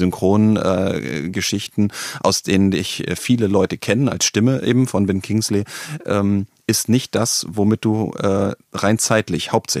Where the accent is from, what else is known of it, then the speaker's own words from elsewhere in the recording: Northern Germany, Germany; ich komme aus Norddeutschland